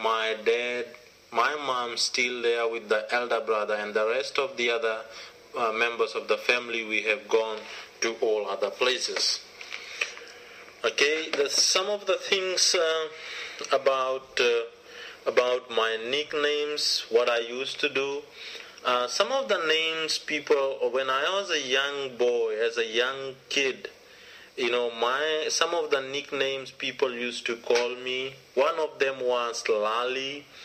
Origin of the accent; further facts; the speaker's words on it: Bua, Northern Division, Fiji; I come from Vanua Levu. I was born on the island of Vanua Levu, a place called Bua. And this place is mostly famous for its rice farming. We mostly do rice farming there.